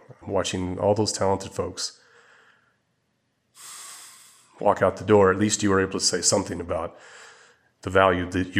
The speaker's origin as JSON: {"language": "English", "region": "Arkansas", "country": "United States", "tie": "born or raised there", "said": "But I look at my hometown paper in Arkansas. It's locally owned."}